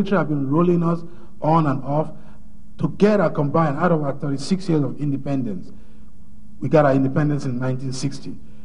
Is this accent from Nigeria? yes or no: yes; Nigeria; now in Oakland, United States; I am a Nigerian. I reside in Oakland, California. I've been here for quite a while.